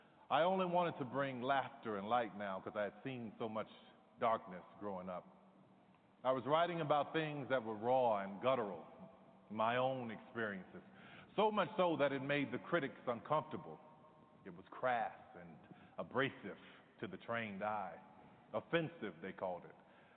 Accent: New Orleans, Louisiana, United States; I grew up in New Orleans.

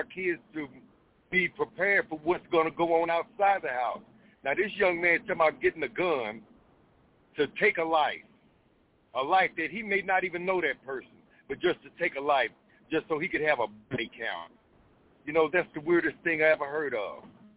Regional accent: Tulsa, Oklahoma, United States; I could think back to when I was a child, growing up in Tulsa, Oklahoma.

